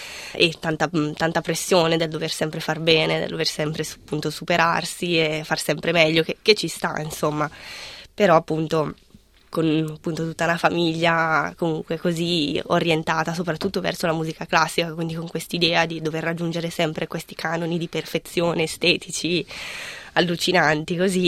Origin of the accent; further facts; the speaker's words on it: Albino, Lombardy, Italy; nel mio paese, Albino, in provincia di Bergamo